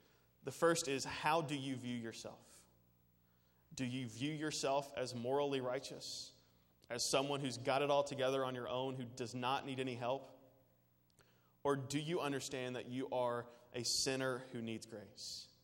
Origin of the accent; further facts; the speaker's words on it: Louisville, Kentucky, United States; I am from Louisville, Kentucky. My illustrations revolve around horse racing. It's what we do.